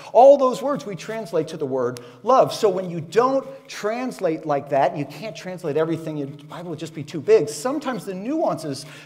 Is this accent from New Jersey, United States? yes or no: no; Miami, Florida, United States; I'm from Miami.